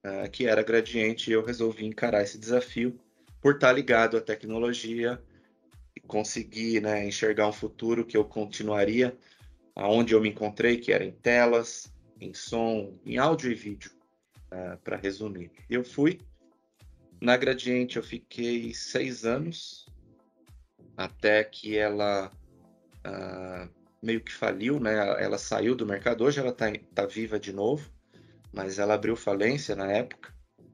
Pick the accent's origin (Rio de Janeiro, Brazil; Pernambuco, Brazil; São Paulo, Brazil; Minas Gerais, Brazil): São Paulo, Brazil; Santo André; Eu sou de Santo André, né? Eu sou do ABC Paulista.